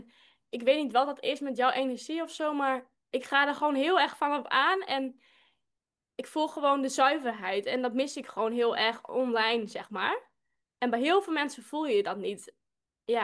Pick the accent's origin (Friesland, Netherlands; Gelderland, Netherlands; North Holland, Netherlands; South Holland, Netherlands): Friesland, Netherlands; Ik ben 29, bijna 30. ik kom uit Friesland. Zal je misschien ook wel horen.